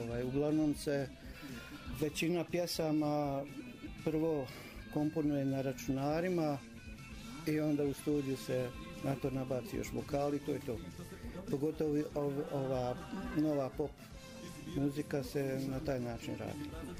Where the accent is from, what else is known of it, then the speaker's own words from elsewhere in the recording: Banja Luka, Republika Srpska, Bosnia & Herzegovina; Inače, sportske dvorane, pogotovo kod nas u Banja Luci, jako teške prostorije za ozvučenje.